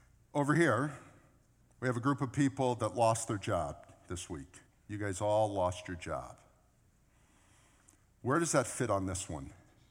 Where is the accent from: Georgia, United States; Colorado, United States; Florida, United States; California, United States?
Florida, United States; Boca Raton; It was unfair that I grew up in Boca Raton.